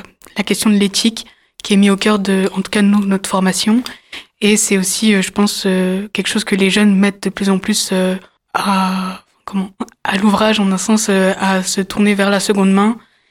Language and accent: French; Le Creusot, Bourgogne-Franche-Comté, France; Moi, là-bas, je suis du Creusot. Et sinon, je fais mes études à Tourcoing, à côté de Lille.